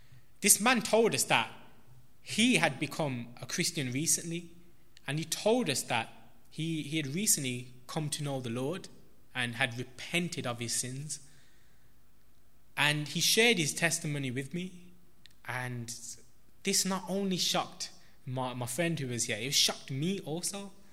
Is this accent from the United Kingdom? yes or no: yes; Handsworth, West Midlands, United Kingdom; For those who don't know, I was born and I grew up in Handsworth